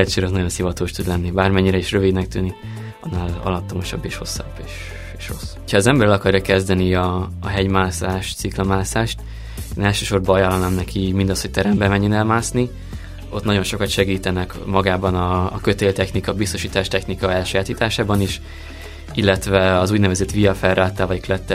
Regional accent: Sopron, Győr-Moson-Sopron, Hungary; mivel soproni vagyok, ezért Sopron is környéke Ausztriába.

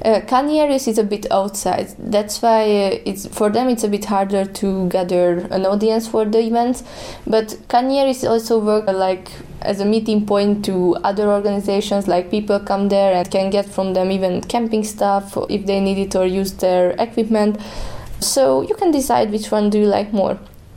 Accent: Jekabpils, Latvia; English is a second language; If you decide to go to Jekabpils in my hometown, there is a youth center too. But the problem will be that a lot of Latvians don't really speak good English, especially in Jekabpils. Here in Jekabpils, we are a small city.

